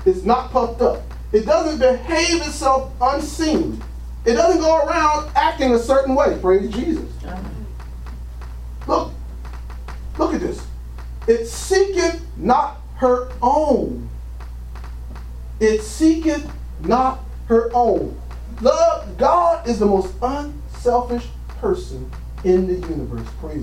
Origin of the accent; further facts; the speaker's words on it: Trenton, New Jersey, United States; How dare, who do you think you are? I'm from Trenton, man. Don't play that.